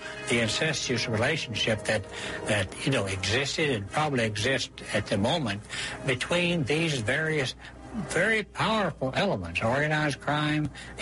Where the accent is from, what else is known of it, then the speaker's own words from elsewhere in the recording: Kentucky, United States; I grew up in Southern Kentucky where bootlegging was a way of life.